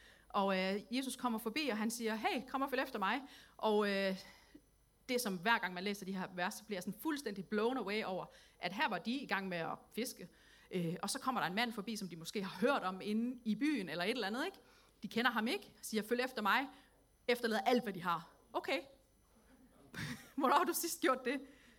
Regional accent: Region of Southern Denmark, Denmark; Jeg er skabsnordjyde, jeg er i virkeligheden fynbo.

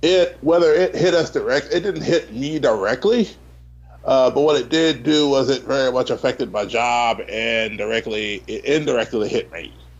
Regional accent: Tennessee, United States; especially in my hometown in Tennessee, I was looked at as, well, he's never going to quite be like us.

